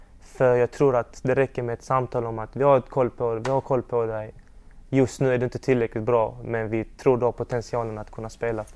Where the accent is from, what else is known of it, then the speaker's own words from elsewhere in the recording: Sweden; jag är född och uppvuxen i Sverige och fått min utbildning och allt det här.